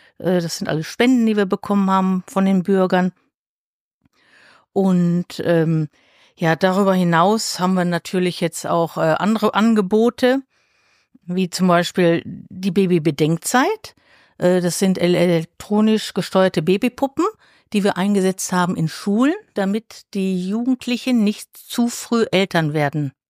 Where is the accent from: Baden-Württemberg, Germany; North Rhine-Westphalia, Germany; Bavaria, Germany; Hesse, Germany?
North Rhine-Westphalia, Germany; Dorsten; Ich komme aus Dorsten und bin die Vorsitzende des Kinderschutzbundes Dorsten.